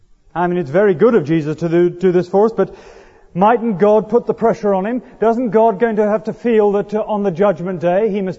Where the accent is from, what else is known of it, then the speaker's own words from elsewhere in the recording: United Kingdom; We're British, you know.